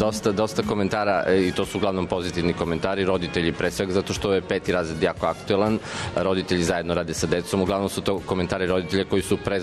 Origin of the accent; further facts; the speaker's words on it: Niš, Southern and Eastern Serbia, Serbia; Dobro jutro … ja sam profesor informatike iz Niša